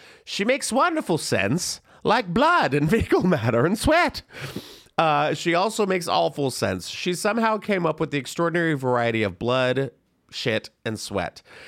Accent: Florida, United States; born there; also born or lived in San Antonio, United States; I was born in Florida and I lived in San Antonio, Texas.

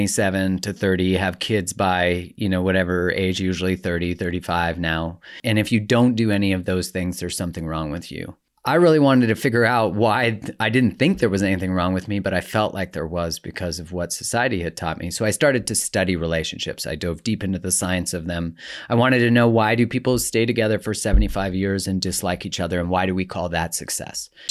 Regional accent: Canada; I grew up in Canada

